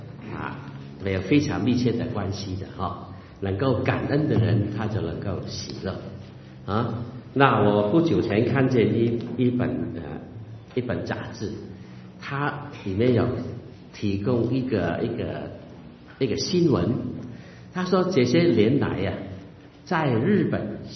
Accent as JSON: {"language": "Chinese", "region": "Guangdong", "country": "China", "said": "我是广东人，广东人有句话很有意思"}